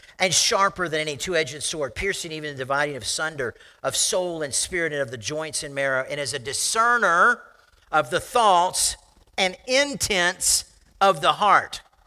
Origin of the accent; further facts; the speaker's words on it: Lakeland, Florida, United States; I grew up in Florida. If you fly into Florida, one thing will amaze you is the number of lakes, like by the thousands of them. My hometown is Lakeland.